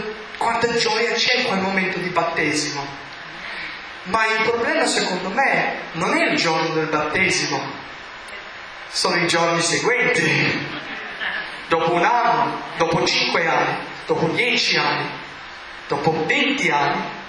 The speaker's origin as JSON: {"language": "Italian", "region": "East Coast", "country": "United States", "second_language": "Italian", "said": "io sono dalla East Coast e quindi io tendo di essere sempre lì e voglio essere sempre lì"}